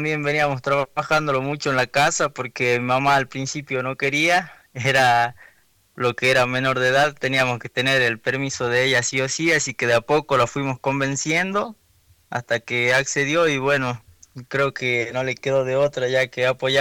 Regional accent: Belén, Catamarca, Argentina; Bueno, yo soy de Belén, Catamarca, un pueblo a 300 kilómetros de la capital, y tengo actualmente 18 años.

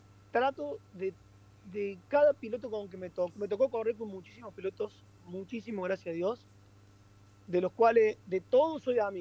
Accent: Córdoba, Argentina; el rally de Argentina, el de Córdoba, más allá que soy cordobés, me siento identificado, me siento como en casa

